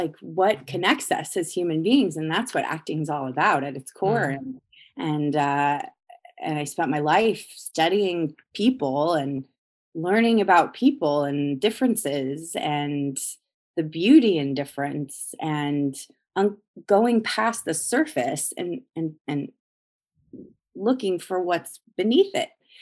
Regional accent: West Coast, United States; I'm an only child. I was raised by a single mom, and I grew up on the West Coast, and I come from a musical acting family.

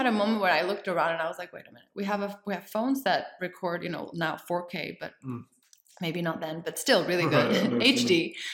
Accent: Mexico City, Mexico; also born or lived in San Diego; Well, I was born in San Diego, actually. I was born in San Diego, but I never lived there. I lived in Mexico City. I grew up in Mexico City.

